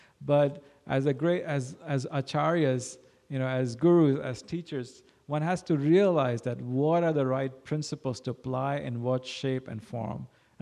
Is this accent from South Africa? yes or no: no; India; I grew up in India